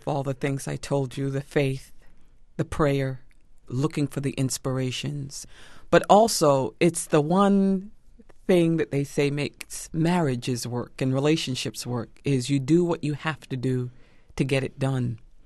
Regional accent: Central Falls, Rhode Island, United States; also born or lived in St. Matthews, South Carolina; I was born in St. Matthew, South Carolina, on a plantation in my grandmother's house. My grandmother delivered me. And of course, they had a lot of religion there. But once we moved to Central Falls, Rhode Island, being the only black family in 1965

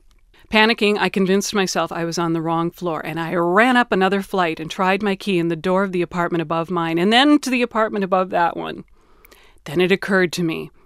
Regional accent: Minnesota, United States; Why? I don't know. I'm from Minnesota.

